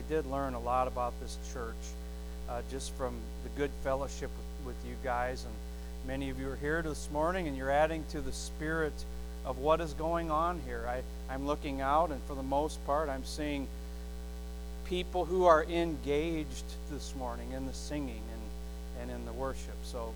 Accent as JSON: {"language": "English", "town": "Lanark", "region": "Illinois", "country": "United States", "said": "And I do remember that Brother Larry, he's from Freeport, Illinois, and I'm from Lanark, Illinois, and they're less than 20 miles apart. And so our roots go back to the same place."}